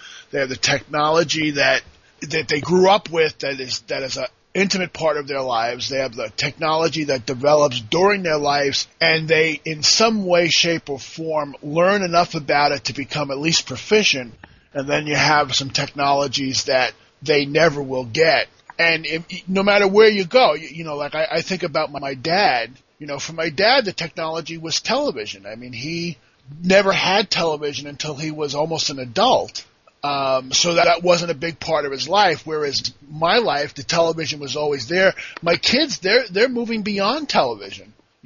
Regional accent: New York City, New York, United States; I mean, I grew up in New York City, so I kind

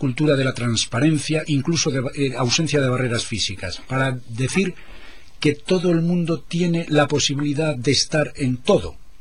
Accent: Palencia, Castile and León, Spain; somos de Palencia.

